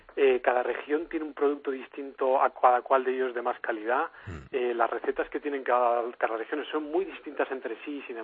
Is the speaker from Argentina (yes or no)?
no; Madrid, Community of Madrid, Spain; yo soy de Madrid